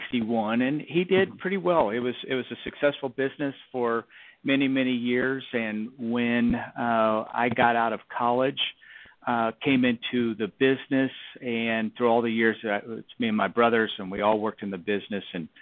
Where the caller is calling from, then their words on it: Kansas City, Missouri, United States; Kansas City, Missouri. Cold and blusterous winter in Kansas City, Missouri.